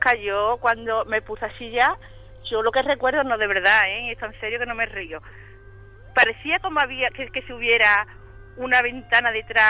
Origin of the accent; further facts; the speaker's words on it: Chipiona, Andalusia, Spain; Que yo que hace publicidad de mi pueblo.